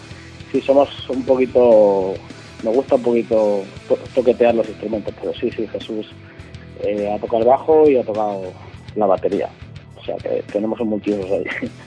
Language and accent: Spanish; Torrejón de Ardoz, Community of Madrid, Spain; Pues bueno, pues venimos de un barrio de Torrejón.